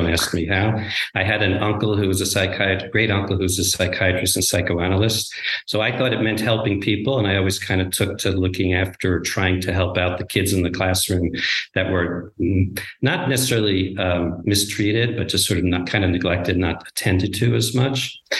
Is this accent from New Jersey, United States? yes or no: yes; New Jersey, United States; now in San Francisco Bay Area, United States; I grew up in New Jersey, not too far outside of New York City. And I currently live in the San Francisco Bay Area and have for many years.